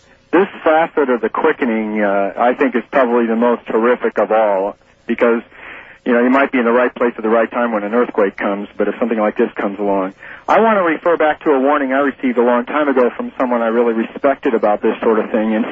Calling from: Madison, Wisconsin, United States

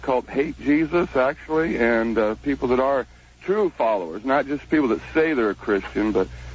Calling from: Palm Springs, California, United States; I'm calling from Palm Springs.

